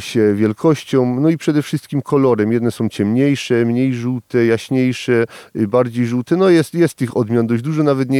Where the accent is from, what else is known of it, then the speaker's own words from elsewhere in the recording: Kuźnia Raciborska, Silesian Voivodeship, Poland; Jestem pszczelarzem z Kuźni Raciborskiej.